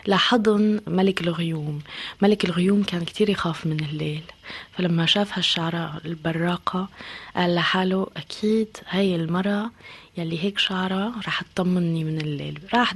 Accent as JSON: {"language": "Arabic", "country": "Syria", "tie": "born or raised there", "said": "أنا كبرت بسوريا بصراحة، يعني في أشياء نحكي فيها بسوريا طبعا، يعني من كتير نواحي كانت قاسية"}